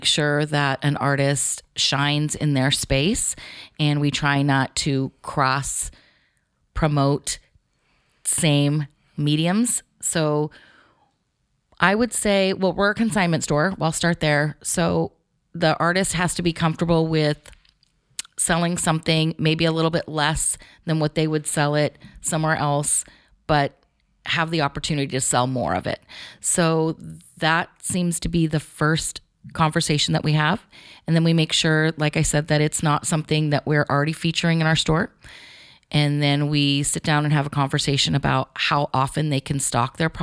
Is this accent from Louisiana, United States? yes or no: no; Garden Grove, California, United States; Growing up in Southern California, Garden Grove is real close to Huntington Beach.